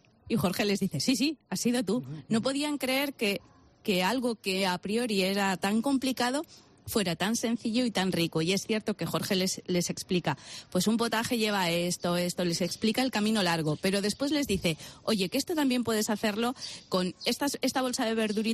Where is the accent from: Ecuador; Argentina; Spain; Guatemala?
Spain; Bilbao, Basque Country; now in Fuerteventura, Spain; Yo soy de Bilbao, aunque llevo muchos años en Fuerteventura.